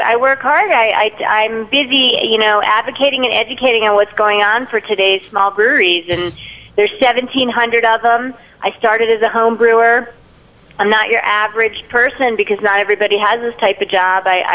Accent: Washington, District of Columbia, United States; but I'm from the Washington, D.C. area.

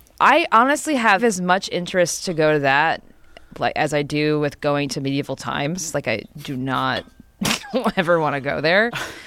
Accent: New Jersey, United States; I'm from New Jersey. Like, that was definitely a thing you can do. You drive a few hours south or whatever

